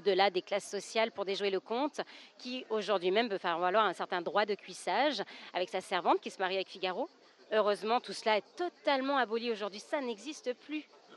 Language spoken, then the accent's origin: French; Saint-Étienne, Auvergne-Rhône-Alpes, France; Moi, je suis originaire de Saint-Étienne.